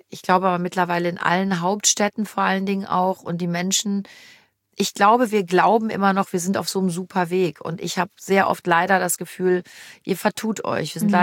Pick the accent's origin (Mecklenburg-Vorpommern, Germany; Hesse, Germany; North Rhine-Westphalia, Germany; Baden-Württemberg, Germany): North Rhine-Westphalia, Germany; Cologne; Ich habe bis vor 3 Jahren immer gesagt, ich bin in Köln geboren. Ich bin wirklich mit ganzem Herzen kölsches Mädchen und ich werde hier sterben.